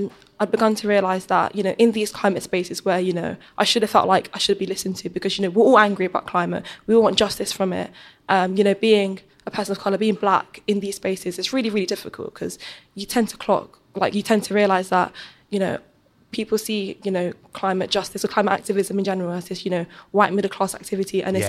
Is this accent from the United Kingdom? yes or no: yes; South Norwood, London, United Kingdom; also born or lived in Chatham; I lived, like, dotted around South London. So, you know, I was born in Chatham, you know, the southwest, moved to South Norwood, so, like, just behind Crystal Palace Stadium. And now I live in Vauxhall, but, like, you know, the poor side